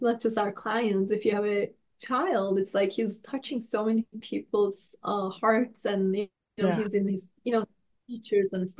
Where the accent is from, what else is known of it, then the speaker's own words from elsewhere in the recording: Turkey; growing up in Turkey, and a lot of things I say, oh, because I grew up in Turkey